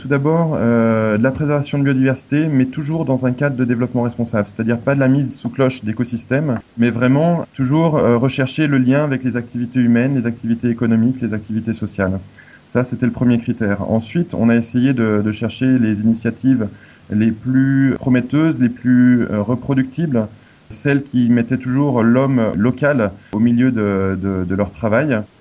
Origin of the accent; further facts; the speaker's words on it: Annecy, Auvergne-Rhône-Alpes, France; sachant que je suis originaire de Haute-Savoie, à Annecy. Proche de la nature